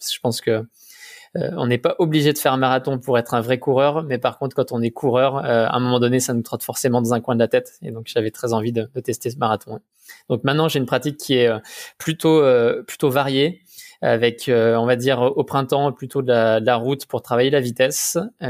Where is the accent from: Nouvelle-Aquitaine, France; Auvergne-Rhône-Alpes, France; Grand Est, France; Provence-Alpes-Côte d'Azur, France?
Auvergne-Rhône-Alpes, France; moi, je viens de Savoie, et de Haute-Savoie.